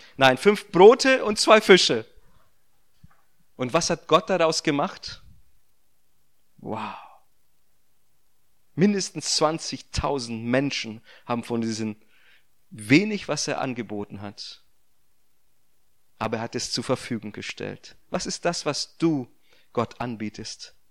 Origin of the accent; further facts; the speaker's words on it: Brazil; now in Rödinghausen, Germany; Deshalb bin ich als Brasilianer in Rödinghausen gelandet und nicht in Hameln